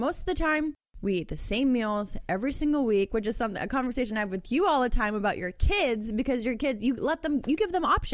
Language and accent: English; New England, United States; Also, the most embarrassing part about growing up in New England, which I guess would happen here as well.